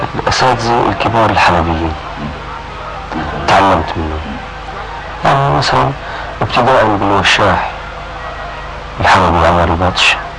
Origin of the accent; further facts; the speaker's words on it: Aleppo, Aleppo Governorate, Syria; ونحن عندنا بحلب الطفل من بدايته ينشا في بيت